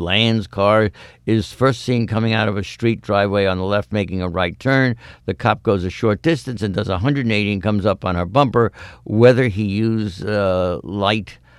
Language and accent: English; Boston, Massachusetts, United States; I grew up in Boston.